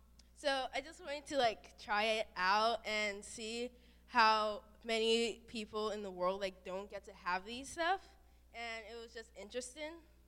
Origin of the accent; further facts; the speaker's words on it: St. Croix, U.S. Virgin Islands; I am from St. Croix, the small island in the Virgin Islands, and so I am used to, like, up in the 90s, somewhere around there.